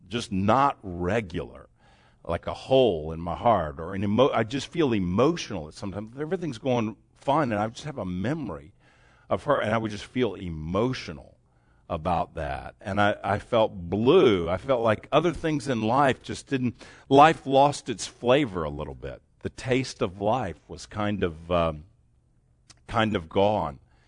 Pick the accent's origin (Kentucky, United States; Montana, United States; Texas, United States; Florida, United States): Texas, United States; Dallas; I'm from Dallas. I should have introduced myself at the beginning. I'm sorry.